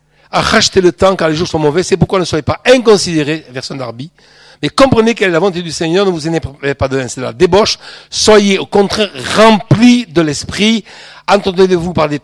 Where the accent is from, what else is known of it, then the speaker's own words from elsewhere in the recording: Nérac, Nouvelle-Aquitaine, France; born there; moi je suis né à Nérac. C'est pas la même région.